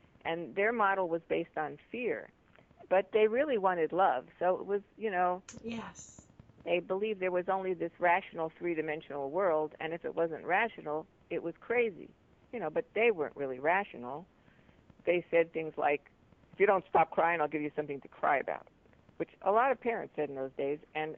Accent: New York City, New York, United States; I grew up in New York City and different things.

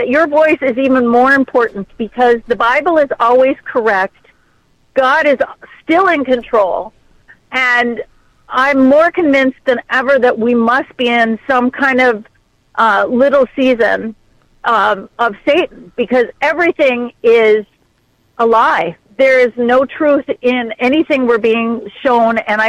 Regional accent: Minnesota, United States; from Minnesota.

